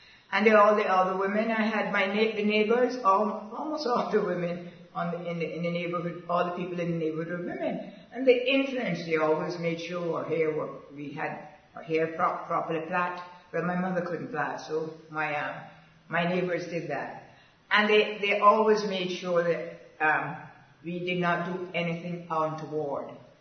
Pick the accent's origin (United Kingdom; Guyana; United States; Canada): Guyana; Georgetown, Demerara-Mahaica; My early life growing up in Georgetown, I believe, was very significant because I straddled two centuries. I was born in the 1900s, 20th century, and went into the 20th century. I come off of the Shed Road District, Georgetown